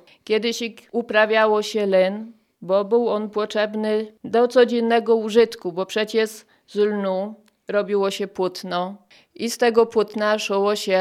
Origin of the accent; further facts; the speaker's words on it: Rzepiennik, Lesser Poland, Poland; Tak, ja jestem Rzepiocką z krwi i kości. Moje dziady, moi rodzice właśnie pochodzą tutaj z tych stron. Ja się tu urodziła, tu mieszkam.